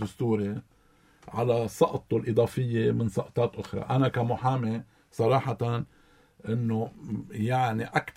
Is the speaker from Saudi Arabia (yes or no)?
no; Lebanon; نحن يعني مشردقين كتير كلبنانيين